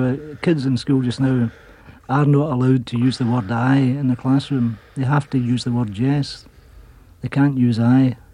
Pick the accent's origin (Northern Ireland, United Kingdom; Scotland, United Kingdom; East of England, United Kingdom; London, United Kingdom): Scotland, United Kingdom; Glasgow; I grew up in Glasgow, and just a kind of ordinary sort of family, really, from an ordinary Glasgow experience, which was a post-Second World War housing scheme.